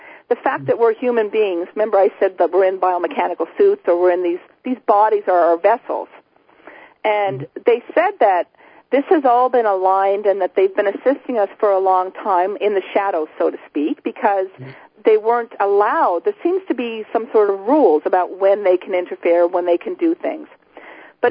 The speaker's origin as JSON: {"language": "English", "region": "Newfoundland and Labrador", "country": "Canada", "said": "I was like, gee, I thought I was a Newfoundlander from Canada."}